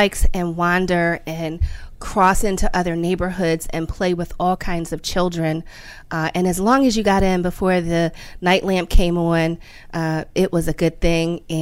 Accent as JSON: {"language": "English", "town": "Philadelphia", "region": "Pennsylvania", "country": "United States", "tie": "born or raised there", "said": "I grew up in West Philadelphia."}